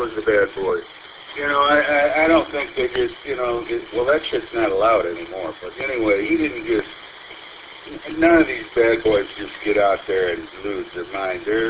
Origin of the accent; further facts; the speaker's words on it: Detroit, Michigan, United States; if the Tigers are jamming, you know, I got to root for them, man. They're from my hometown.